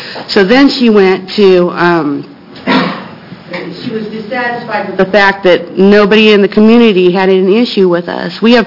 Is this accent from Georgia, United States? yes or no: no; Oregon, United States; I'm from Douglas County, Oregon.